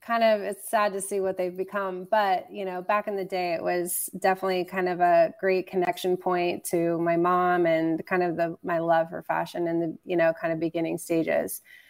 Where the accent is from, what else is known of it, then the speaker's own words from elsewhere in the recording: Cincinnati, Ohio, United States; I grew up in Cincinnati, Ohio.